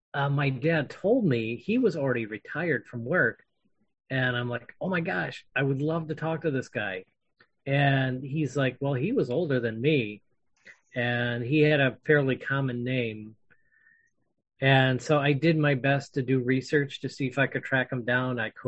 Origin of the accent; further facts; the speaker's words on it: Sterling Heights, Michigan, United States; I grew up in Sterling Heights, and her experiences were all in Sterling Heights.